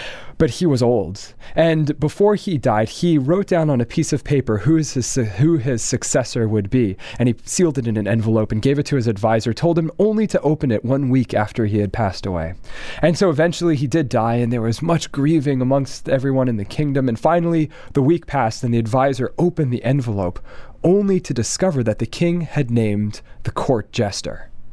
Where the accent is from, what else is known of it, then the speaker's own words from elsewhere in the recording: Dallas, Texas, United States; I grew up in Dallas at this Jewish school, Solomon Schechter